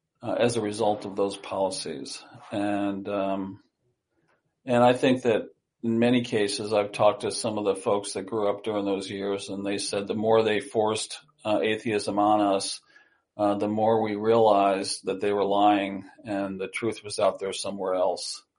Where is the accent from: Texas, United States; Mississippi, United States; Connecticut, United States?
Connecticut, United States; moved away as an adult; Personally, I grew up in Connecticut. And I went to California when I was 19 years old.